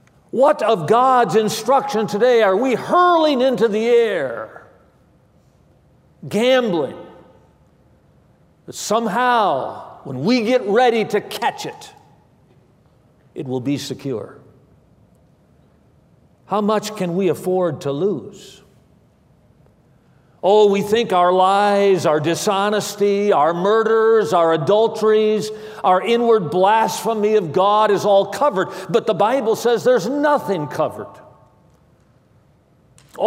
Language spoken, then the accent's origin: English; Midwest, United States; now in Antelope Valley, United States; Here in the Antelope Valley, we live in a desert, and I grew up in the Midwest of our country, and things are a little bit different as far as constructing buildings here as opposed to where I grew up.